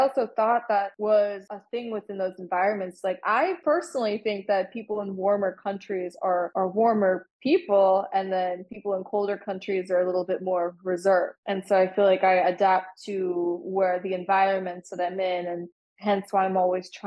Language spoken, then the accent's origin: English; Texas, United States; so I grew up in Texas. I've gone to a lot of places in Texas, Florida